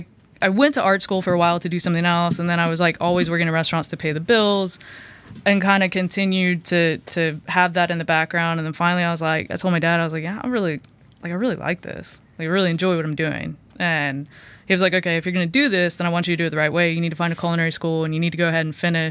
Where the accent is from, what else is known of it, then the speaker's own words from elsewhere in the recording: Houston, Texas, United States; I'm from Houston. From Houston, Texas, originally.